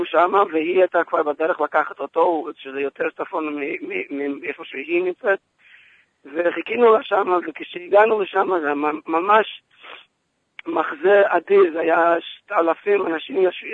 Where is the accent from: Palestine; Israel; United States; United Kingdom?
United States; Hebrew is a second language; זה לא שפת האם, וגם בקושי שפת הבני דודים מצוות. אני לא, אני אמריקאי